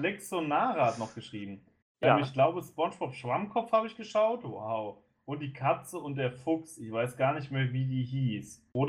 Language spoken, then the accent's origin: German; Austria; aber bei uns in Österreich ist immer der Kasperl mit dem Pezibär gelaufen.